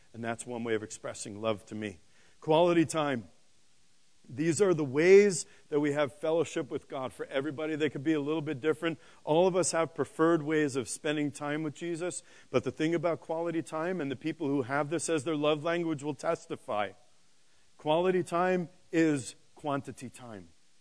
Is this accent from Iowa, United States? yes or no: no; New York City, New York, United States; also born or lived in Boston; Now, you all know, if you don't, I'm from New York City. And then I lived in Boston for 10 years.